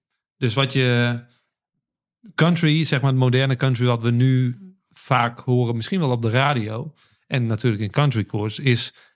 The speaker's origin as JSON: {"language": "Dutch", "town": "Ter Apel", "region": "Groningen", "country": "Netherlands", "tie": "born or raised there", "also_born_or_lived": "Emmen", "said": "ik ben een geboren Drenth. Maar ik ben opgegroeid in Ter Apel."}